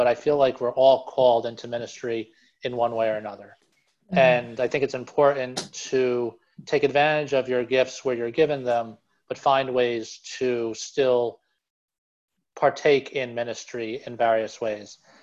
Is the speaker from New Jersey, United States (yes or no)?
yes; New Jersey, United States; So I graduated from Penn State with a degree in accounting in 2004. I'm from New Jersey, so I moved back to Jersey.